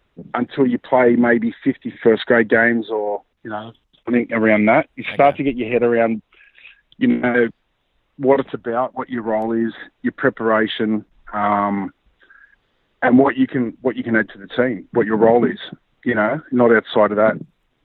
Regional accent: St. George, New South Wales, Australia; Because I grew up in the St. George area. My family were a St. George team.

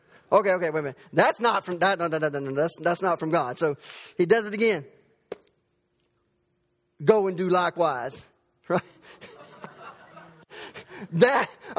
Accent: Dothan, Alabama, United States; I grew up in Dothan, Alabama. And so I had a little pickup truck, and I was driving around the Ross Clark Circle in Dothan.

